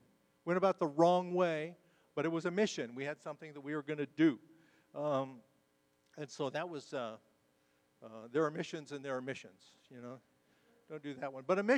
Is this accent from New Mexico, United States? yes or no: yes; New Mexico, United States; I grew up in New Mexico. There were six of us kids.